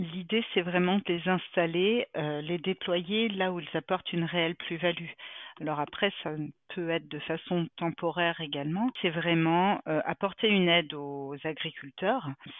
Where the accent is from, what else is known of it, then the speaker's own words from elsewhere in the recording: Bourgogne-Franche-Comté, France; Déjà parce que je viens du monde rural, hein. Moi je viens du Charolais en fait. Et dans ma famille, il y a des éleveurs de vaches charolaises